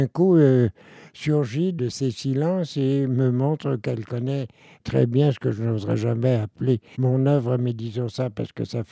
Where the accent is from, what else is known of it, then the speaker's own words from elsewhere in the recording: Paris, Île-de-France, France; now in Ireland; Je suis né à Paris, parisien de souche, d'un père parisien, d'une mère qui n'était pas née très loin de Paris.